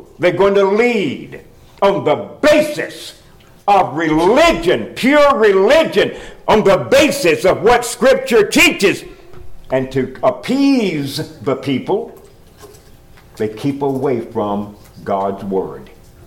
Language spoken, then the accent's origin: English; Tennessee, United States; as a little country boy would, born and raised in Middle Tennessee, right on the Alabama line, on a little farm